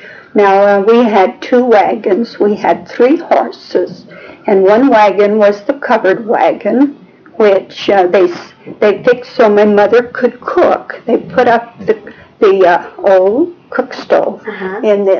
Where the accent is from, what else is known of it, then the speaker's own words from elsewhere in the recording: Holcomb, Kansas, United States; born there; 1914, and I was born near Holcomb, Kansas.